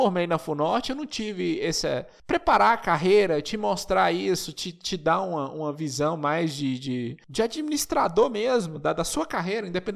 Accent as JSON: {"language": "Portuguese", "town": "Monte Azul", "country": "Brazil", "said": "Eu sou de Monte Azul, uma cidade muito pequena"}